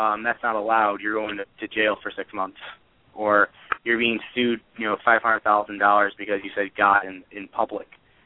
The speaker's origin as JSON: {"language": "English", "town": "Cleveland", "region": "Ohio", "country": "United States", "tie": "born or raised there", "said": "I mean, I live near, my hometown is near Cleveland, Ohio."}